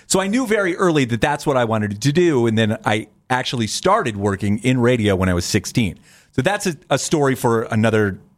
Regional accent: New Philadelphia, Ohio, United States; Because where I grew up in the Dover, New Philadelphia area, the Canton stations were the cool stations to listen to.

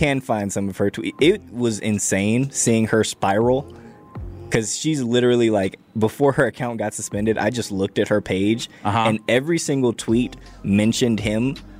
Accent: Atlanta, Georgia, United States; also born or lived in Chicago; while I've grown up here in Atlanta, originally I'm from Chicago, most of my family is from there, so Pepsi was king for me.

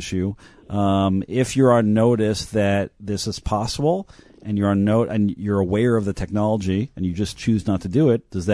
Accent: Montreal, Quebec, Canada; I grew up in Montreal.

